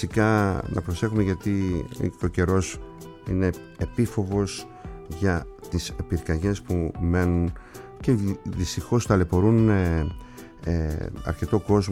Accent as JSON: {"language": "Greek", "town": "Kasos", "region": "South Aegean", "country": "Greece", "said": "Πάμε στην Κάσο, στο νησί μου."}